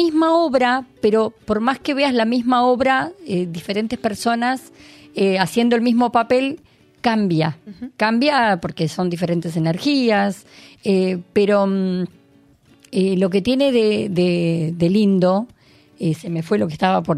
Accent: Bahía Blanca, Buenos Aires Province, Argentina; now in Buenos Aires, Argentina; yo soy de Bahía Blanca, uh-huh, pero 5 años ya que vivo en Capital.

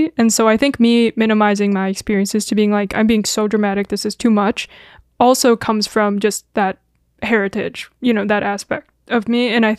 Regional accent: South Korea; whenever I said I was Korean. And so I would have to try and argue as a child, essentially, of being like, I'm not from North Korea.

